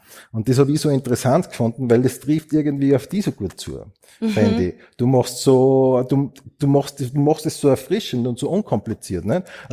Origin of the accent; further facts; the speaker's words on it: Upper Austria, Austria; Ich bin aus Oberösterreich